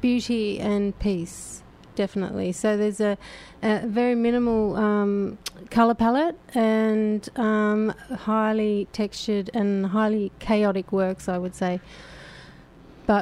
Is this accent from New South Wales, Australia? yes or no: yes; Sydney, New South Wales, Australia; Sydney. We're both from Sydney.